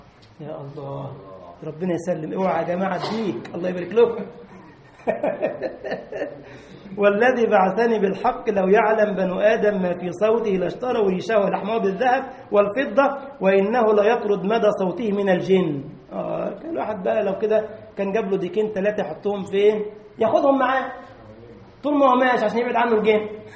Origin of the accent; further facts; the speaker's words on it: Egypt; عندنا في مصر يقول لك الحمام، عارفين الحمام؟ ما فيش في ألمانيا حمام للأسف